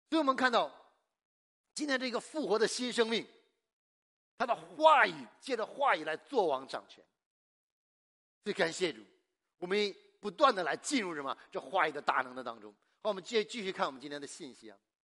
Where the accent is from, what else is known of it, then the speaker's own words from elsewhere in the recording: China; 我们中国人啊，其实是很跟佛教的渊源很深。